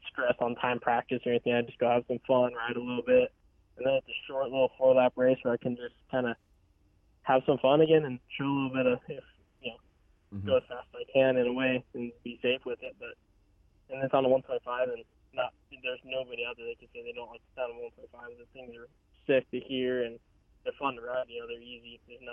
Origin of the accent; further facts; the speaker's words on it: Los Angeles, California, United States; But yeah, growing up in California is definitely it's different. And I actually grew up in the city in LA, not far from like the beach and stuff. So it was definitely a lot different coming out here, but I enjoy it very much.